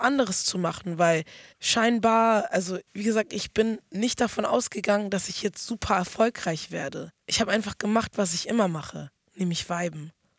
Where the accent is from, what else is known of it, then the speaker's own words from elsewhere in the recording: Ghana; Ich komme aus Ghana, vergessen wir das nicht.